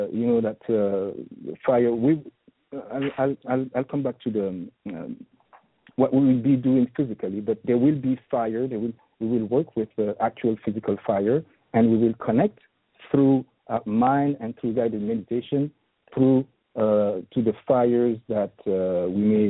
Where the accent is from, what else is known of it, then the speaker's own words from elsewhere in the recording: Haiti; I come from Haiti, and I have been immersed and I practice the traditional Vodou spirituality of Haiti.